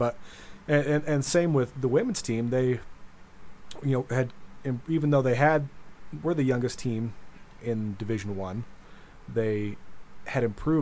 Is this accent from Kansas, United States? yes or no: no; Utah, United States; I mean, I grew up here in the Valley, but I was a student here starting in 2004, and then I've been working here since 2014.